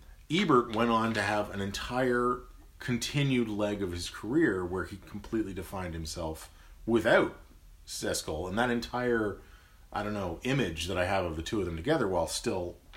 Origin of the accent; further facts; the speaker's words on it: Toronto, Ontario, Canada; you mentioned to someone that we're from Toronto, and many of them will say that they're envious, and they should be.